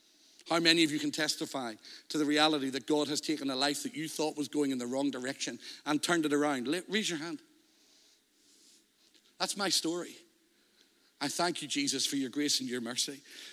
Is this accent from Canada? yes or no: no; Northern Ireland, United Kingdom; I come from Northern Ireland